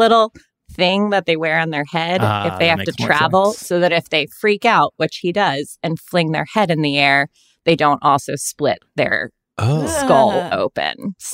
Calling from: Atlanta, Georgia, United States; I'm joining from Atlanta, Georgia, which, I mean, hallelujah.

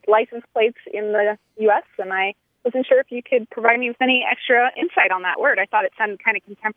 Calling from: San Diego, California, United States; also born or lived in New Hampshire; Hi, this is … I'm calling from San Diego.

